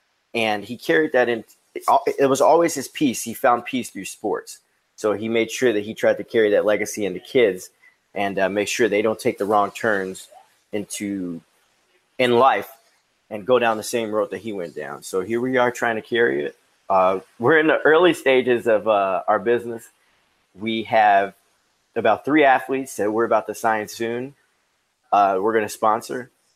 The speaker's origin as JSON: {"language": "English", "town": "Chicago", "region": "Illinois", "country": "United States", "tie": "born there", "also_born_or_lived": "Hawaii / New York", "said": "I was born here in Chicago."}